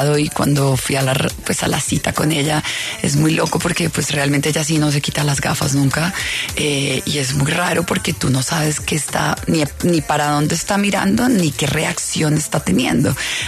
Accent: Colombia; moved away; also born or lived in United States; Yo me fui de Colombia, duré 20 años viviendo en Estados Unidos y me fui sin hablar inglés y sin un peso en el bolsillo.

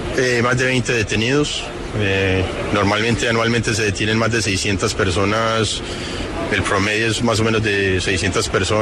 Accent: Miami, Florida, United States; born there; Yo nací en Miami.

